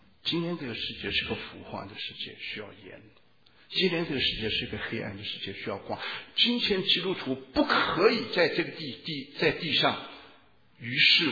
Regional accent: China

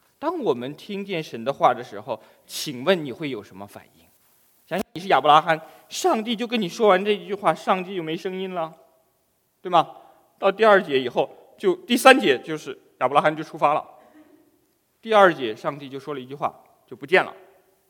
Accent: China; 我们中国人真是有智慧的民族哈。

